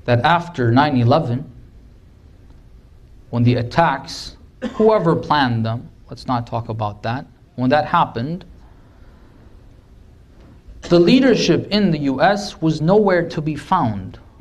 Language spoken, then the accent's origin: English; Iran; This is not being said because of any type of bias, or because I'm coming from Iran, or because, God forbid, I have any type of affiliation with any institution there